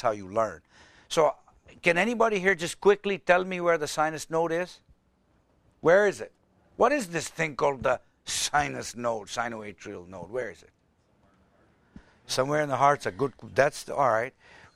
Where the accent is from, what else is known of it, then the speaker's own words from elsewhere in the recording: Canada; I'm Canadian.